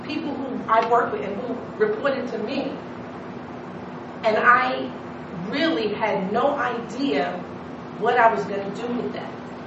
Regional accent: Hollis, New York, United States; So I grew up in Hollis, Queens. Three blocks from … three blocks from

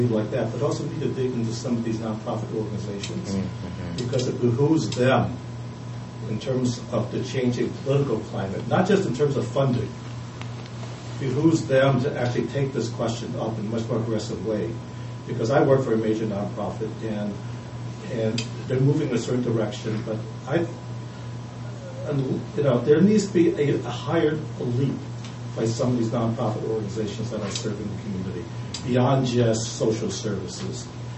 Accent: Oakland, California, United States; I'm also from California, from Oakland, and I have two sisters who are Oakland Unified School District teachers.

